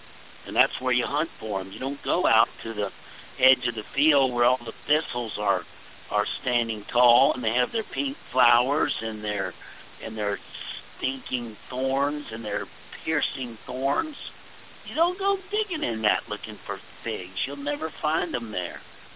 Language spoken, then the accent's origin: English; Gulf Coast, United States; moved away; We're in Pennsylvania here, but I grew up on the Gulf Coast, and fig trees were a big part of our life.